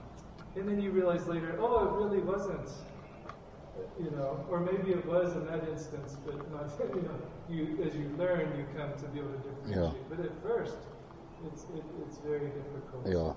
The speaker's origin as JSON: {"language": "English", "country": "United States", "moved": "as an adult", "said": "So I'm from the States, and I've lived here about a year and a half, so I'm still on the learning curve."}